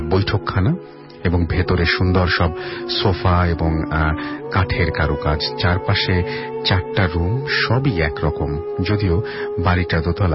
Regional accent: Natore, Rajshahi Division, Bangladesh; now in Dhaka, Bangladesh; তখন আমি আমার গ্রামের বাড়িতে অর্থাৎ নাটোরে গ্রামে

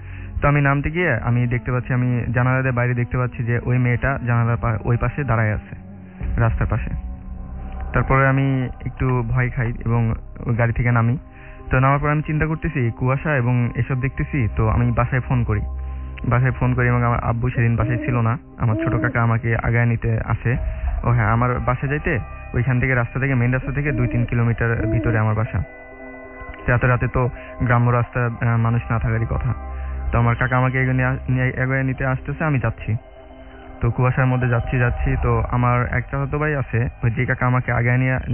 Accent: Bogura, Rajshahi Division, Bangladesh; now in Dhaka, Bangladesh; আমি ঢাকার পল্টন থেকে এসেছি এবং আমার হোম ডিস্ট্রিক্ট বগুড়া।

